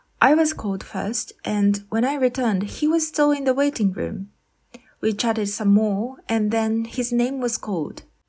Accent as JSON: {"language": "English", "region": "Tokyo", "country": "Japan", "tie": "born or raised there", "also_born_or_lived": "China", "second_language": "English", "moved": "as an adult", "said": "I was born and raised in Japan. I received a Japanese public education in the suburbs of Tokyo, and until I was an adult, I hadn't experienced living closely with people who had roots outside of Japan."}